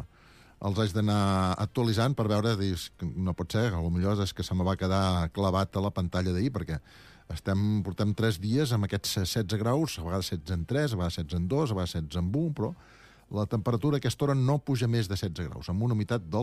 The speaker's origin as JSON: {"language": "Catalan", "town": "Girona", "region": "Catalonia", "country": "Spain", "said": "també ens alegrem molt com a gironins que tinguem un representant"}